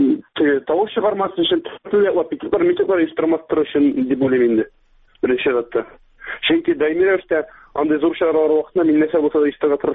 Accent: Nurlat, Tatarstan, Russia; Ул мәхкәмә утырышы Нурлатта булды. Үземнең туган җиремдә.

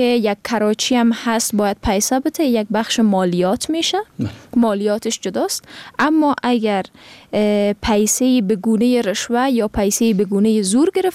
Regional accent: Afghanistan

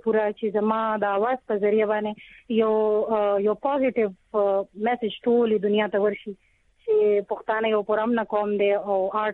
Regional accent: Peshawar, Khyber Pakhtunkhwa, Pakistan; now in Islamabad, Pakistan; موږ خاص ته پیښور یو خو زما رونه دلته جاب کوي اسلام آباد کې، نه ځکه موږ بس اسلام آباد کې ژوند کوو، د 13 لسو 11 کالو نه موږ اسلام آباد کې ژوند کوو.

